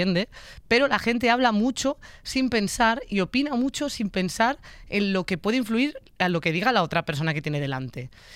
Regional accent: A Coruña, Galicia, Spain; Hay uno de Coruña, de mi tierra

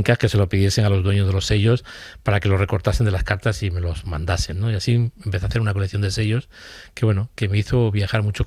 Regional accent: Córdoba, Andalusia, Spain; born there; es mi ciudad natal, uh-huh, Córdoba

